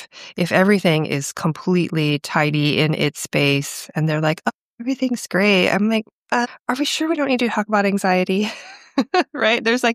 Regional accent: Austin, Texas, United States; So I've been in Austin for 7 years. I'm originally from the Austin area, so I'm back home.

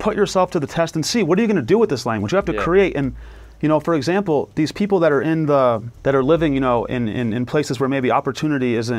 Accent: Connecticut, United States; now in Chicago, United States; And for me, growing up in Connecticut, right, and living the last 15 years in Chicago, although I had been to Iraq

